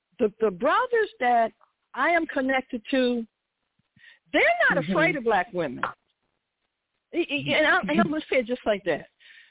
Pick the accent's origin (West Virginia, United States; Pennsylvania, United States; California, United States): Pennsylvania, United States; Philadelphia; I'm from Philly, straight up.